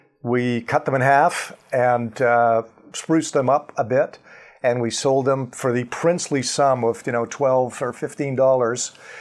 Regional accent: Dorval, Quebec, Canada; also born or lived in Montreal / Toronto; now in New York City, United States; So I'm a Montrealer, born and bred. I lived about a third of my life in Montreal, a little less than a third in Toronto, and the last chunk in New York City. And grew up in Dorval and was a hockey-playing kid

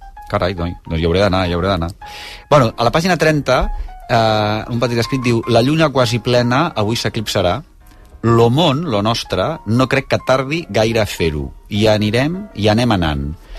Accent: Barcelona, Catalonia, Spain; Nosaltres que som aquí de Barcelona, que parlem cada cop pitjor

